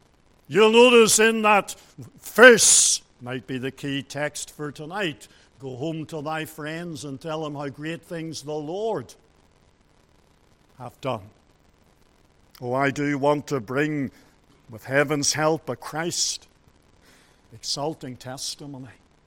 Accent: Donaghadee, Northern Ireland, United Kingdom; also born or lived in Bangor; When I was about 5 years of age, my family moved to Donaghadee, and we spent 9 years there. So that's where I spent my childhood, growing up into my early teens.

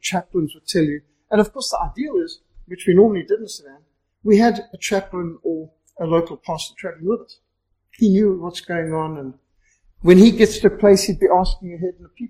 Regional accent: South Africa; I'd be a South African missionary, but got a British passport.

